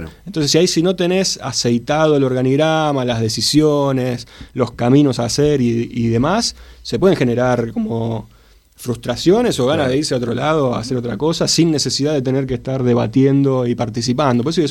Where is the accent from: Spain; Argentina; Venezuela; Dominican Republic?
Argentina; ¿Viste cómo somos los argentinos, ¿no?